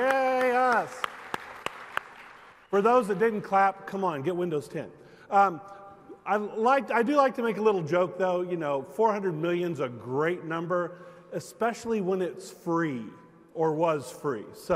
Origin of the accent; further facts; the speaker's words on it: Atlanta, Georgia, United States; I'm also an Atlanta resident, so welcome to my hometown as well, and I hope it's treating you well.